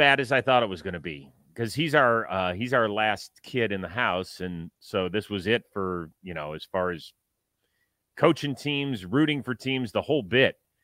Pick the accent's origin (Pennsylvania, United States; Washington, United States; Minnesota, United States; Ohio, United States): Ohio, United States; Cleveland; I grew up in the Midwest, right? I'm a Cleveland, Ohio guy